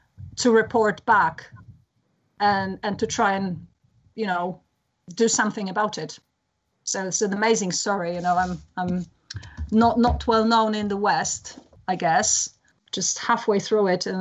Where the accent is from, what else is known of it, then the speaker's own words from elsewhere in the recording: Poland; So I'm from Poland.